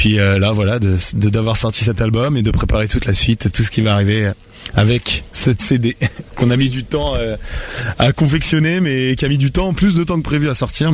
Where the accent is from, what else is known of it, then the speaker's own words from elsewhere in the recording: Les Sables-d'Olonne, Pays de la Loire, France; now in Paris, France; on vient des Sables d'Olonne, donc une ville au bord de la mer, et toute l'année on vit à Paris